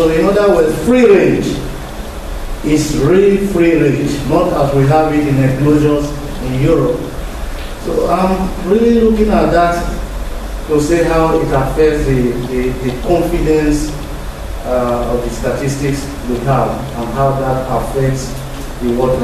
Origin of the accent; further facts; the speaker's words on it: Nigeria; I'm from Nigeria. I'm also a student of King's College, London.